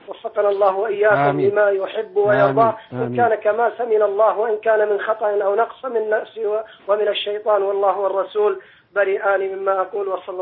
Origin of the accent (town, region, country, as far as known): Kuwait